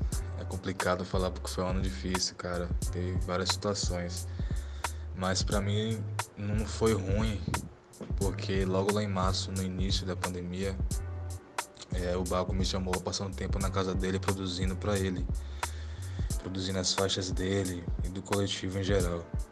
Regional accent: Piripiri, Piauí, Brazil; principalmente no bairro onde eu morava, cresci em Piripiri.

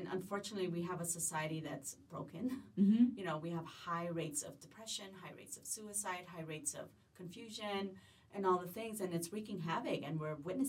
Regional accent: Los Angeles, California, United States; And I grew up in South LA, so the single mom, dynamic was very prevalent.

